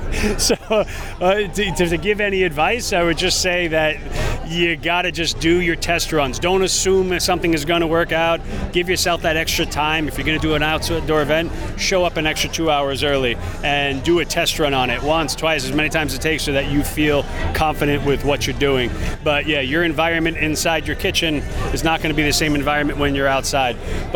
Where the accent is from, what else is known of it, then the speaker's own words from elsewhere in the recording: East Coast, United States; we're both from the East Coast.